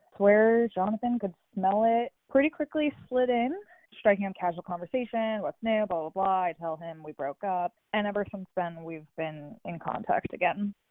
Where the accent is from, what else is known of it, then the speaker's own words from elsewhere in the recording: New York, United States; I'm from New York.